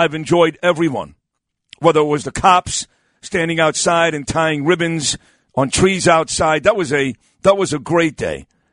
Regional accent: Brooklyn, New York, United States; all I know about St. Patrick's Day, growing up in Brooklyn, spending time here in New York City

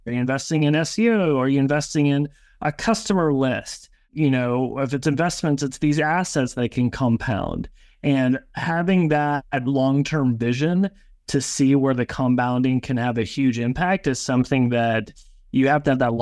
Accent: Oklahoma, United States; This is a horrible quote that I hear because I'm from Oklahoma

